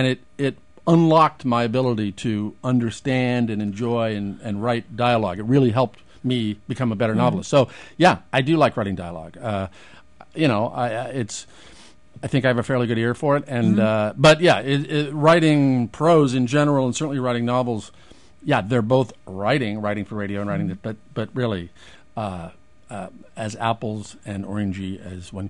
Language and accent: English; Omaha, Nebraska, United States; I grew up in Omaha, Nebraska.